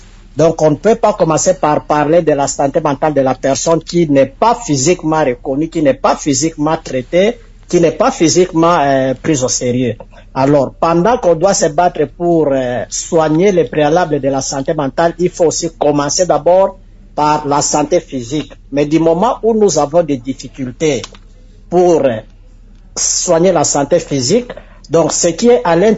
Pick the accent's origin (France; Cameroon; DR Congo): DR Congo; chez nous, en République démocratique du Congo